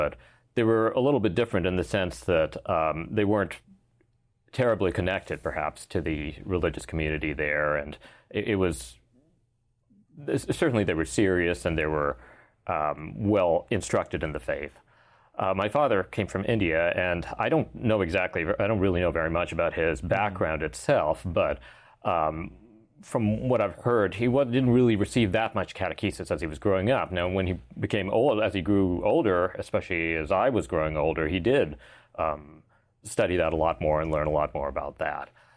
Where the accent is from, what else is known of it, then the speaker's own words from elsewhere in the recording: Vancouver, British Columbia, Canada; Well, I grew up in Vancouver in Canada, and both my parents were Muslim in their background, although they came from rather different places, both geographically and in terms of their religious preparation.